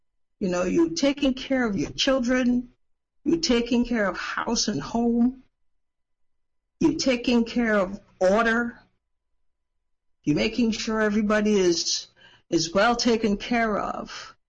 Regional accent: Trinidad & Tobago; Now, I was raised in the Caribbean, in Trinidad. I talk about this all the time. And the women in my little town, they took care of business.

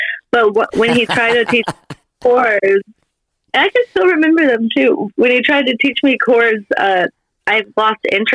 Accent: Fort Worth, Texas, United States; born there; I was born in Fort Worth.

